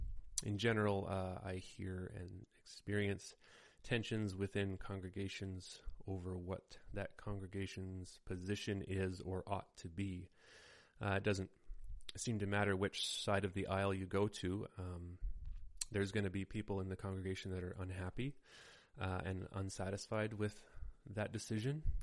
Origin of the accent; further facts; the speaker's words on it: Canada; one of the values of society where I live, as a Canadian, is that everyone gets along and nobody rocks the boat